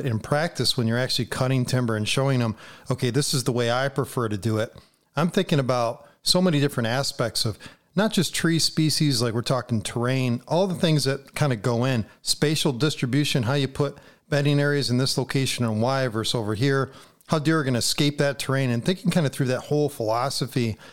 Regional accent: New York, United States; And you were in my home state of New York, which is awesome.

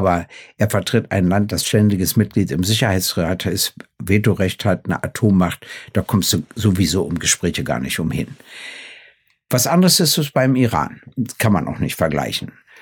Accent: East Germany, Germany; Und mein letzter Hinweis, ich komme ja aus der DDR.

